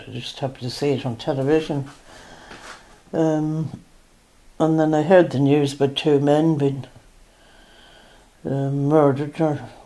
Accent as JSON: {"language": "English", "town": "Newtownbutler", "region": "Northern Ireland", "country": "United Kingdom", "tie": "born or raised there", "said": "In Newton Butler, outside Newton Butler."}